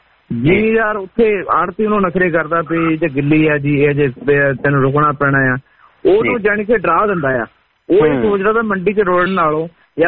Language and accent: Punjabi; Jattpur, Punjab, India; ਸਾਨੂੰ ਮਲਕੀਆ ਸਿੰਘ ਪਿੰਡ ਹੈਗਾ ਜੀ ਮੇਰਾ ਹਾਜੀਪੁਰ ਲਹਿਰਾ ਪਹਿਲਾਂ ਪਿੰਡ ਹੈਗਾ ਸਾਡਾ ਜੱਟਪੁਰ ਬਲਾਚਰ ਦੇ ਕੋਲ ਇੱਧਰ ਅਸੀਂ 15-16 ਸਾਲ ਤੋਂ ਜ਼ਮੀਨ ਇੱਧਰ ਮੁੱਲ ਲਈ ਸੀ